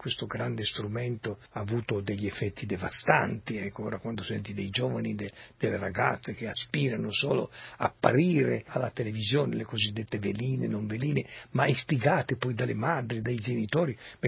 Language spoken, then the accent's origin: Italian; Turin, Piedmont, Italy; sono le stesse cose che io ho vissuto a Torino 30-40 anni fa con i meridionali, con gli immigrati dal sud, quando noi torinesi doc mettevamo i cartelli sotto gli androni